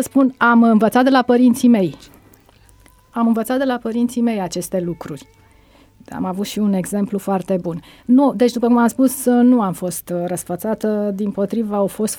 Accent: Pitești, Argeș, Romania; born there; m-am născut în Pitești, județul Argeș.

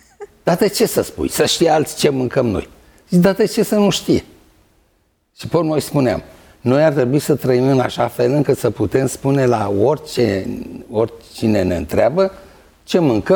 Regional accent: Alexandria, Teleorman, Romania; Și noi ne jucam prin curțile vecinilor cu copiii din Alexandria, orașul meu natal

